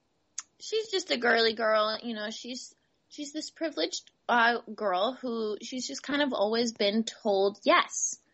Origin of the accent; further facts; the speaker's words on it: Kansas City, United States; I think when this airs, I'll be in Kansas City. That's my hometown, which I can't even begin to describe how excited I am.